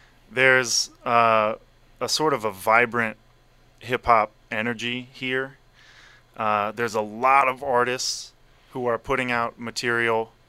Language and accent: English; Cincinnati, Ohio, United States; I grew up in Cincinnati, Ohio, and we got to the point, me and the homies, where pretty much any time we were hanging out, it would bust into a freestyle cypher